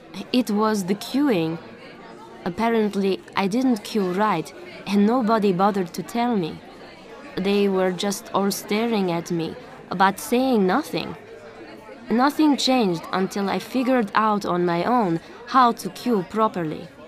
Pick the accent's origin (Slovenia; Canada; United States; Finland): Slovenia; I come from Slovenia and I teach English and German there.